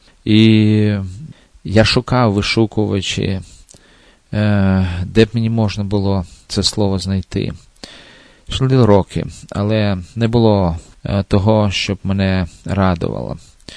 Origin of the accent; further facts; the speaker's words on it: Luhansk Oblast, Ukraine; also born or lived in Artemivsk; Я народився в місті Артемовське в Донецькій області на Донбасі. Сім'я переїхала в Луганську область, під Луганськ.